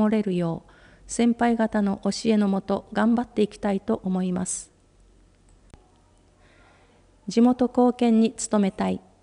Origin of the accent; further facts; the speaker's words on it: Katsushika, Tokyo, Japan; born there; now in Toyono, Japan; 私は東京都葛飾区で生まれ、東日本大震災の1年後、家族で豊野町へ移住してきました。